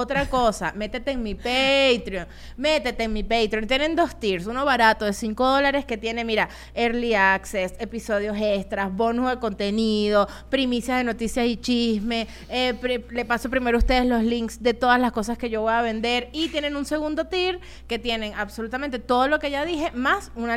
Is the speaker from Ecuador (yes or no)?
no; Venezuela; accent: Venezuelan; now in Mexico; yo siento que yo hablo venezolano desde el día, o sea, como que no se me ha disminuido mi acento veneco desde que yo llegué a México, porque yo ando con puro venezolano.